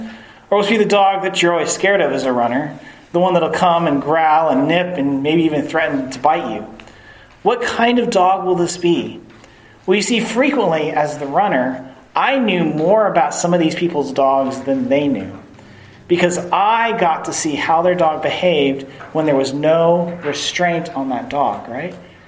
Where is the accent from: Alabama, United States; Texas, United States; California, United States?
Texas, United States; Nacogdoches; And so I grew up in East Texas in a place called Nacogdoches, and we lived out in the county.